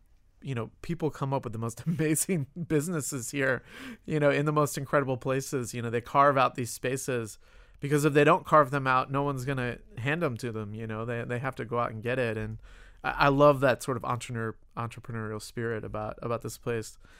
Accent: Boca Raton, Florida, United States; born and raised in Boca. Could not wait to leave South Florida.

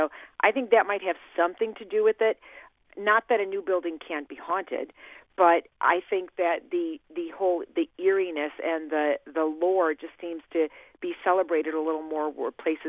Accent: Ohio, United States; I think I'm a little bit biased because I am from Ohio. I'm from the North Coast, as they call it here.

